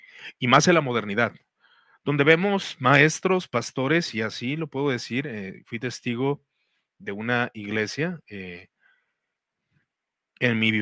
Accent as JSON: {"language": "Spanish", "region": "Jalisco", "country": "Mexico", "said": "por ejemplo, de Jalisco, ¿no? De donde soy yo."}